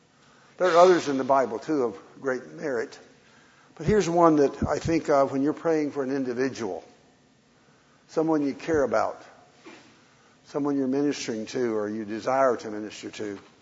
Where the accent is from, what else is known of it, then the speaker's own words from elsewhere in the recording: Clarksville, Tennessee, United States; he's even willing to drive halfway to my hometown up in Clarksville